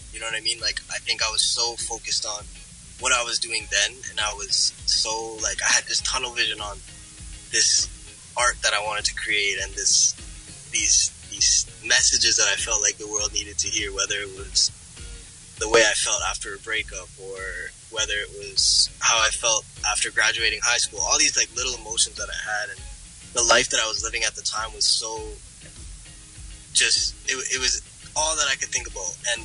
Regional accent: Timmins, Ontario, Canada; when I was growing up in Timmins, it wasn't, those kinds of things weren't around me.

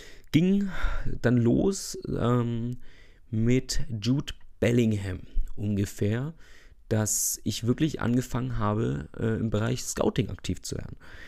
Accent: Fürth, Bavaria, Germany; hier, wo ich herkomme, aus Fürth.

